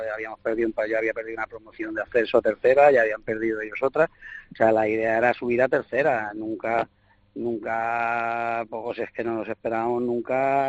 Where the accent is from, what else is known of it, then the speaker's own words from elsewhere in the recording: Porreres, Balearic Islands, Spain; yo voy porque es mi pueblo, o sea, yo me considero de ahí, tengo una casa ahí.